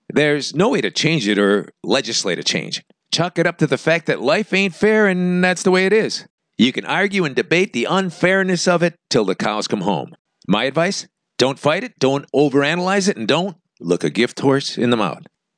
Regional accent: Virginia, United States; Which has rocketed me, a 5 or a 6 in my home state of Virginia, along with the gringo advantage, to about a 9.

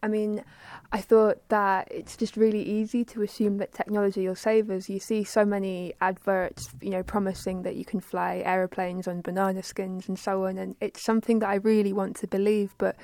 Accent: London, United Kingdom; Well, I grew up in London

